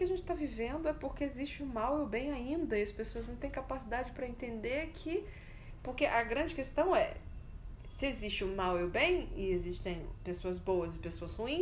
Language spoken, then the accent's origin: Portuguese; Minas Gerais, Brazil; Eu sou mineira, não vou tentar.